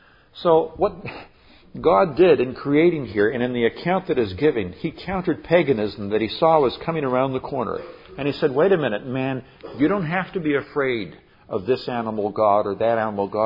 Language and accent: English; Nigeria; When I grew up in Nigeria, West Africa, we noticed that the African people there, especially in areas where there was a lot of animism, they held themselves in great fear.